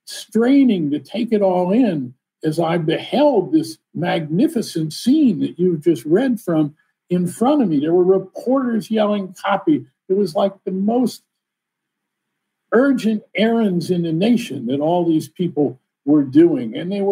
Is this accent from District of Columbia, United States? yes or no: yes; Washington, District of Columbia, United States; So part of the book is also about my growing up in Jim Crow Washington. I went to segregated public schools, legally segregated public schools in the capital of the United States.